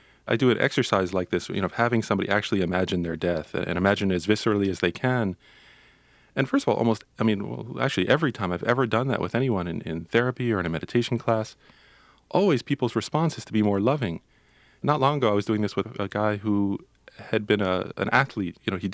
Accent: United States

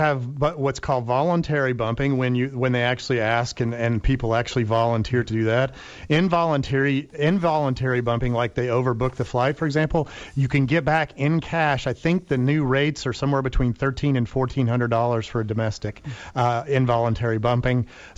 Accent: Dallas, Texas, United States; Yeah, I'm from Dallas, and I'm pretty familiar with Oklahoma.

